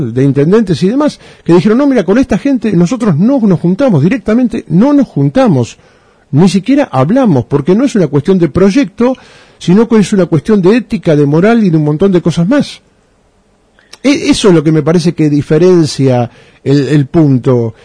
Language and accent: Spanish; Argentina